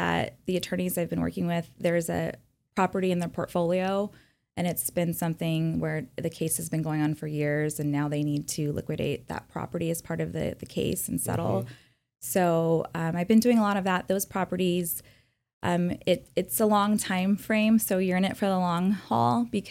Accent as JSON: {"language": "English", "town": "Poway", "region": "California", "country": "United States", "said": "So Poway is my niche, and you know, I'm from Poway just like you, John."}